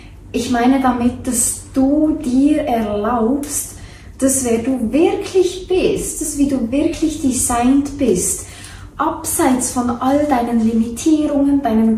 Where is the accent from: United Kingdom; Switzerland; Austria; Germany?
Switzerland; Bern; weil ich bin Bernerin und das ist doch einfach auch eine schöne Sprache, oder?